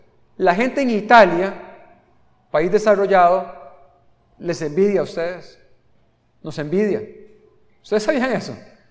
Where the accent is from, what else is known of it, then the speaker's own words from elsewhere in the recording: Costa Rica; now in Nicaragua; No te quejes de Nicaragua. Y se lo digo como costarricense.